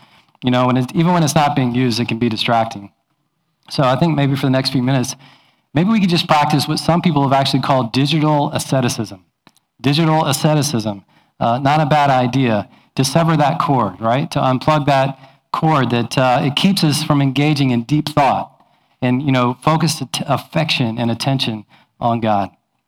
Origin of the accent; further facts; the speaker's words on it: New Zealand; born there; Now, some of you may know that I'm a Kiwi. So I'm a Kiwi at heart. I was born in New Zealand. I have family in New Zealand.